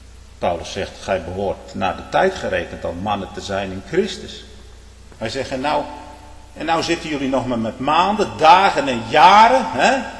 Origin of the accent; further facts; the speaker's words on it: Netherlands; Wij als Hollanders zouden zeggen, ruim op die boel.